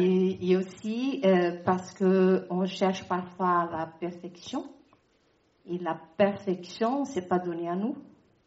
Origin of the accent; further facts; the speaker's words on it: Brazil; French is a second language; Moi, je suis brésilienne et au Brésil, on vivait à ce moment-là une dictature.